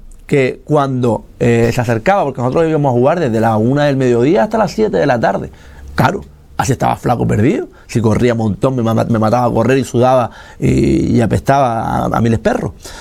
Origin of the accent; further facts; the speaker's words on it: Morro Jable, Canary Islands, Spain; Sinceramente, mi infancia en Morrojable es un recuerdo, y adolescencia es un recuerdo para mí, muy bonito